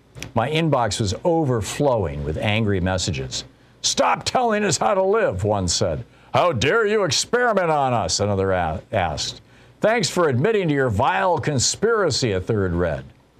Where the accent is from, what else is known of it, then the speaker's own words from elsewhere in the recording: Germany; first language German; English is a second language; German is my mother tongue, but after going to college in Britain and grad school in America, I'm now more comfortable talking about politics in English.